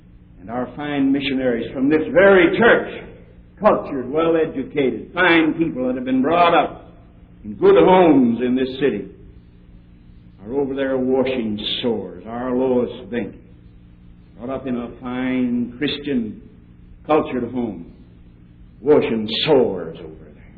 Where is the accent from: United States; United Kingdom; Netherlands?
Netherlands; accent: Dutch; English is a second language